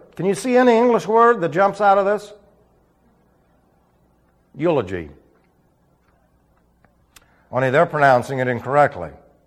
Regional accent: Phoenix, Arizona, United States; Yay, Suns, because he found out I was from Phoenix.

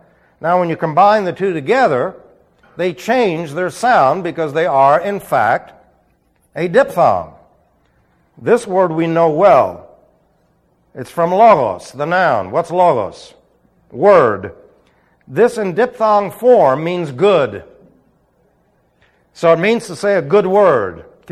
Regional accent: Phoenix, Arizona, United States; Yay, Suns, because he found out I was from Phoenix.

